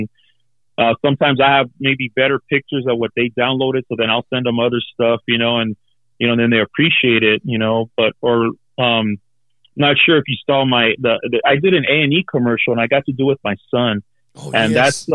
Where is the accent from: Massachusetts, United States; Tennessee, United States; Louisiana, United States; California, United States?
California, United States; Los Angeles; we grew up in East LA and, we were, you know, my mom moved us around so that we wouldn't get caught up in stuff